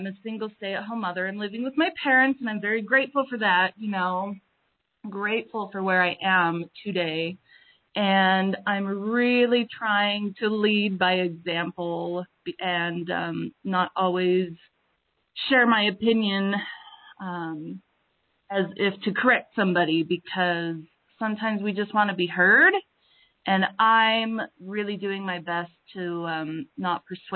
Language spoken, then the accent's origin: English; Idaho, United States; from Southern Idaho